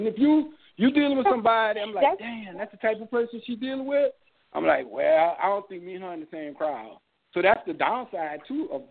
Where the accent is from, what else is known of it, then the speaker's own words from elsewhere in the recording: New Orleans, Louisiana, United States; I had this friend of mine from, and I grew up in New Orleans